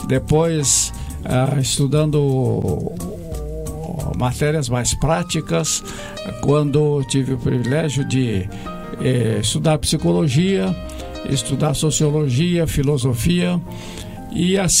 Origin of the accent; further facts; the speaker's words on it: Caçador, Santa Catarina, Brazil; born there; Olha, nasci em Santa Catarina, no oeste de Santa Catarina, na cidade de Caçador, que fica no oeste catarinense.